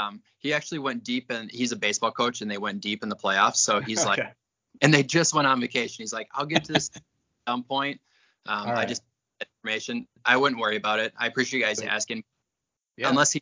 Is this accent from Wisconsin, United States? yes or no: yes; Wisconsin, United States; I'm from Wisconsin. We have people from Georgia. We have people from Seattle playing this, just all over.